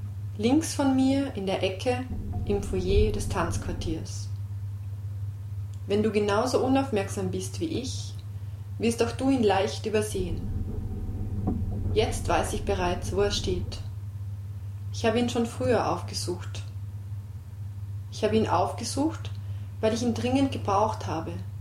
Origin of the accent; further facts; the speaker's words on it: Western Georgia, Georgia; Nigwisiani ist ein kleines Dorf in meiner Heimat, im Westen Georgiens.